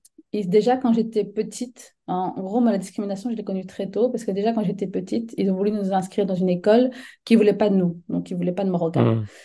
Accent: Brussels, Brussels-Capital Region, Belgium; Alors moi, je suis une bruxelloise. Je vis en Belgique depuis toujours.

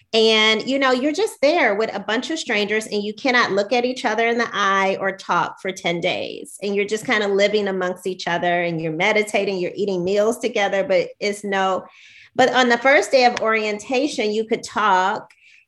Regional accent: Gary, Indiana, United States; You know, I grew up in Gary, Indiana, where the kids and most of the teachers looked like me

